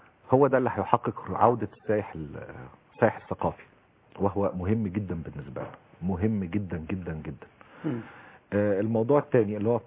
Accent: Egypt; فهي دي أساس المشكلة عندنا في مصر.

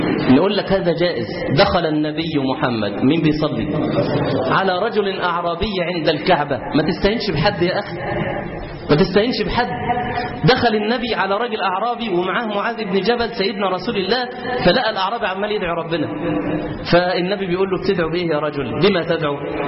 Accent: Nigeria; Arabic is a second language; طبعا انا راجل اساسا نيجيري، اللغه العربيه عندي صحبه اتعلم اللغه العربيه

